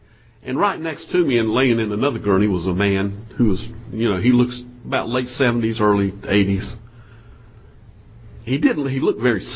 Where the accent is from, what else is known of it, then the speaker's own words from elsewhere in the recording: Durham, North Carolina, United States; I said, well, I'm from Durham.